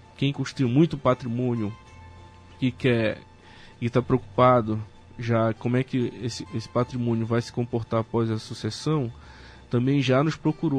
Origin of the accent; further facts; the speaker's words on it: Macapá, Amapá, Brazil; Eu estou muito feliz de estar aqui em Macapá, na minha terra, onde nasci.